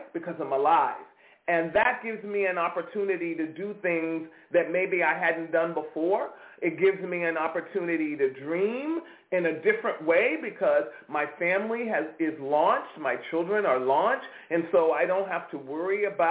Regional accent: East Coast, United States; accent: East Coast; Yesterday somebody said, you truly are from the East Coast, because I was angry and my accent came out.

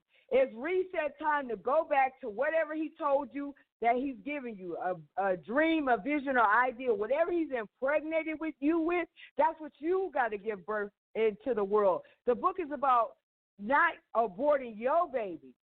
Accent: West Hollywood, California, United States; now in Savannah, United States; I grew up in West Hollywood, California.

